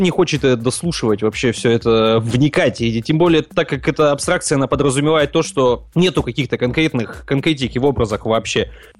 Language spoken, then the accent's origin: Russian; Usolye-Sibirskoye, Irkutsk Oblast, Russia; Я как бы из Усолья Сибирского, как и тут же Федя